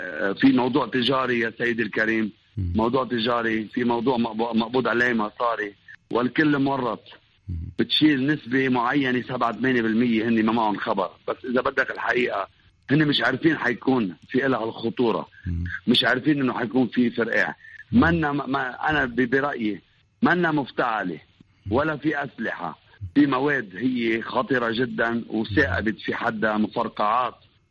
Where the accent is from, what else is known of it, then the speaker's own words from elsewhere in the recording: Lebanon; نحن إذاعتنا هون بلبنان محدودة، أنتوا جماعة بتقدروا توصلوا صوتنا. أنا مواطن لبناني عم ناشد الدول الغربية